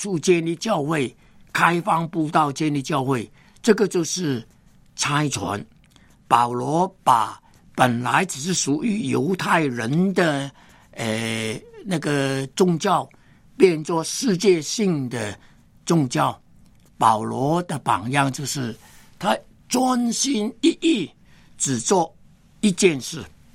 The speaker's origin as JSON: {"language": "Chinese", "country": "China", "said": "我们中国人讲呢，人无远虑，必有近忧"}